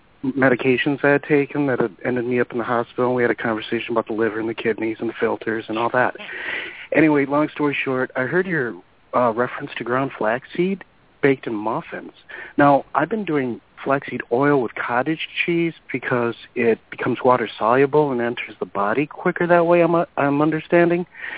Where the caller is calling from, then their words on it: Saint Paul, Minnesota, United States; I'm calling from St. Paul, Minnesota again.